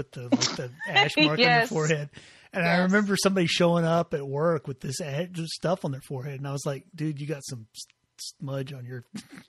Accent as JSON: {"language": "English", "region": "the South", "country": "United States", "tie": "born or raised there", "said": "I grew up in the South, and you know, you don't see a whole lot of Catholics in the South."}